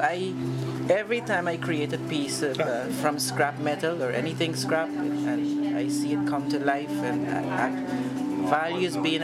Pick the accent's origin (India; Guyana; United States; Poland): Guyana; now in Antigua and Barbuda; Well, my mom came here from Guyana about 13 years ago, and she decided to bring us here.